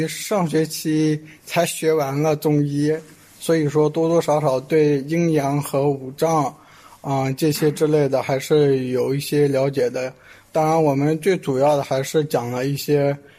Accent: Syria; Chinese is a second language; 我来自叙利亚，我今年是大四，东南大学的学生。

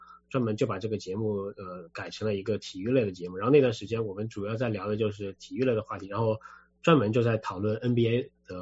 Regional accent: Wuhan, Hubei, China; 我是因为我是武汉人，我是土生土长的武汉人，所以我在看家乡的足球活动呢

